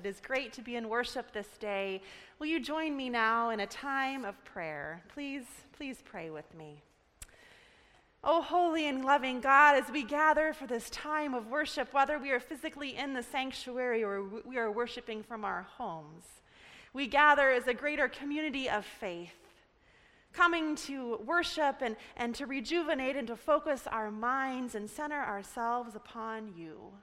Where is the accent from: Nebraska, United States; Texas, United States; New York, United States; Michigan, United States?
Nebraska, United States; Well, I grew up in Nebraska, and a fair warning, you're going to hear a few number of Nebraska stories since I'm from the great Cornhusker State.